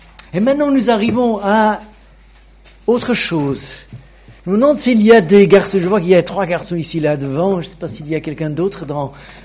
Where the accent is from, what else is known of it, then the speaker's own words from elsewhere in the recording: United Kingdom; moi, je viens du Royaume-Uni.